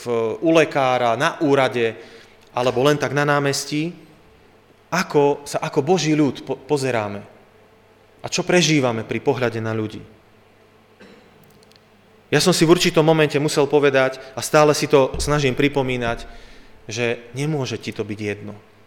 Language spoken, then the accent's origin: Slovak; Poprad, Prešov Region, Slovakia; ja som z Popradu a potrebujem naozaj pomôcť